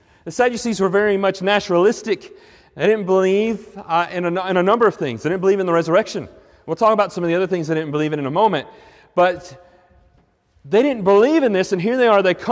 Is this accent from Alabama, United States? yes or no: yes; Montgomery, Alabama, United States; I grew up in Montgomery, Alabama, and we had a Maxwell Air Force Base.